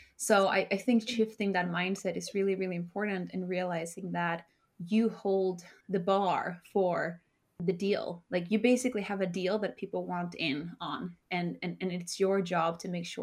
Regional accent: Sweden; I was born and raised in Sweden. Both my parents are from Chile. So they immigrated to Sweden during the Pinochet dictatorship.

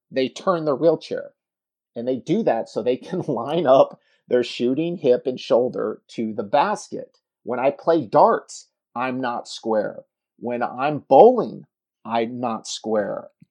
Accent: Texas, United States; I'm from Texas, so I shot a pistol when I was a young age

